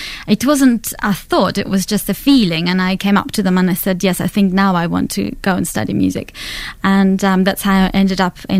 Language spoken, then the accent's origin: English; Siberia, Russia; English is a second language; moved away as an adult; now in New Zealand; I was born in Russia, and my family just found themselves, I guess, in New Zealand by chance.